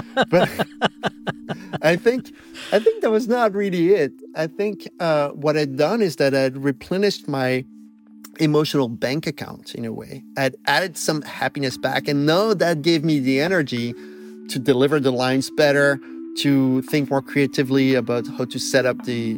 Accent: Belgium; accent: Belgian; I was extremely self-conscious of my Belgian accent.

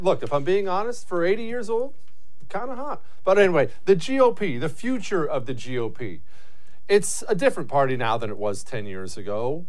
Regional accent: United States; You and I, because we're American

